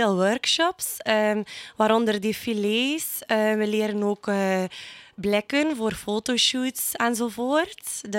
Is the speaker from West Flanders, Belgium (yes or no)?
yes; Bruges, West Flanders, Belgium; Ik ben 22 jaar jong en ben finaliste van Miss Coast Belgium. Ik kom ook uit Brugge.